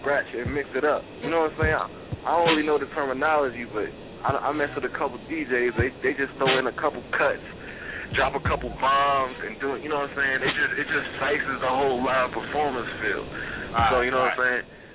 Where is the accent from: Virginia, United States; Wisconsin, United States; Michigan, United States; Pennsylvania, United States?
Virginia, United States; also born or lived in Atlanta; now in New Jersey, United States; I just moved to New Jersey from Atlanta, but you know I'm from Virginia.